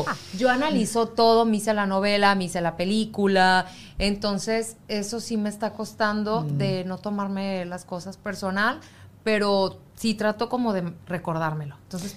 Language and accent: Spanish; Mexico; yo como mexicana